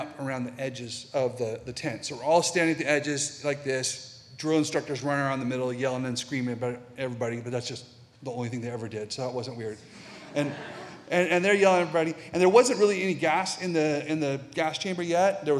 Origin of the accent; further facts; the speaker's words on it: Boise, Idaho, United States; And it's making me so different from my friends back in Boise. I grew up in Boise.